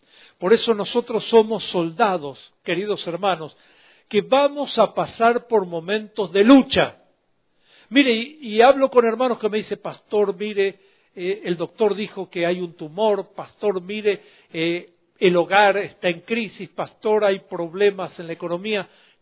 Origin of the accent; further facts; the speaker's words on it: Argentina; Soy argentino.